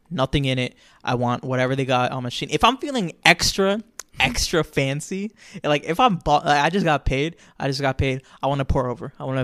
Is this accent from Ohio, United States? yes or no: no; Florida, United States; If it's hot outside, which I'm from Florida, it's always hot outside